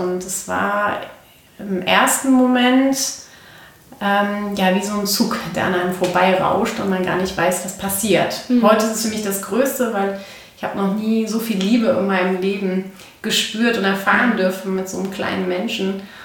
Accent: Koblenz, Rhineland-Palatinate, Germany; gebürtig aus Koblenz, ein Schengelchen, sehr glücklich und stolz darauf.

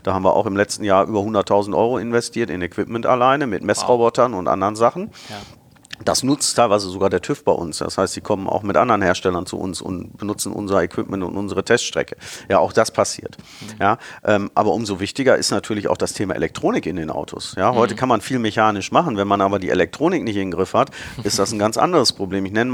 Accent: Bottrop, North Rhine-Westphalia, Germany; born or raised there; also born or lived in Karlsruhe, Germany

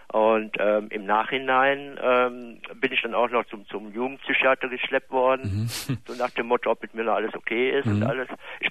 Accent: Aachen, North Rhine-Westphalia, Germany; Ja, ich komme aus Aachen.

